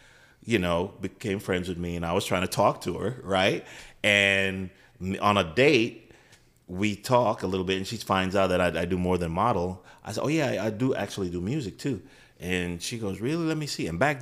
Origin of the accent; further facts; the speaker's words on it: Brooklyn, New York, United States; And I was living in New York. I'm from Brooklyn.